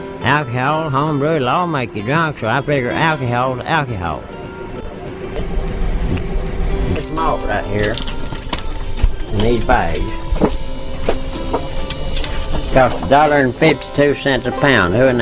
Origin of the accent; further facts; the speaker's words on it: Bamberg, Bavaria, Germany; I come from Bamberg, Germany.